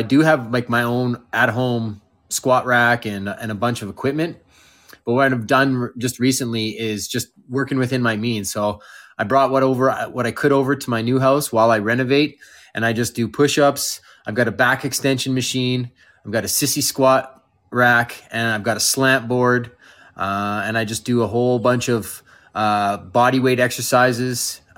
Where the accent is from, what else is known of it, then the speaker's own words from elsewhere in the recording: Canada; I'm from Canada. It's like minus 20 right now.